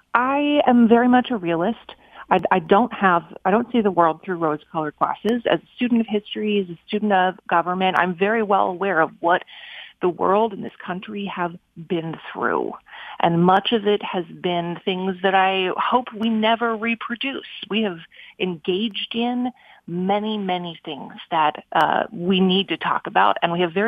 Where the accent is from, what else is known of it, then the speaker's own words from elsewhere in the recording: Minnesota, United States; I wanted to move back to my hometown in Minnesota